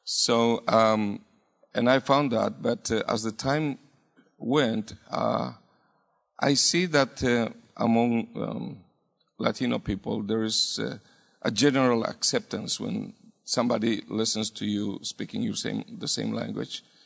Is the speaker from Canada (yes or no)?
no; Bolivia; I'm originally from Bolivia, South America. And naturally, all Bolivians are drawn to me because I speak like them.